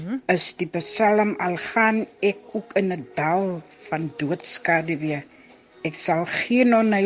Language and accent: Afrikaans; Paarl, Western Cape, South Africa; ek is van die Perel